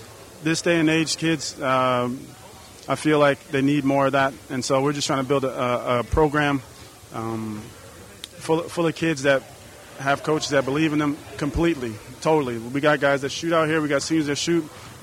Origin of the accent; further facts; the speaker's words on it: San Francisco, California, United States; now in Sebastopol, United States; Well, I'm originally from San Francisco, and then I moved over to Sebastopol. So I got family in Santa Rosa and in Sebastopol and San Francisco.